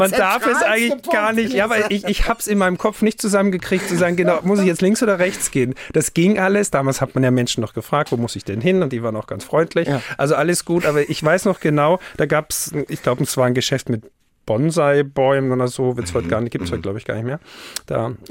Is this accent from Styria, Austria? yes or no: yes; Haus, Styria, Austria; Ich bin wirklich aus dem Ennstal, also Haus im Ennstal ist mein Heimatort, das ist in der Dachstein-Dauern-Region, der höchste Berg in der Steiermark, und da ist Skifahren.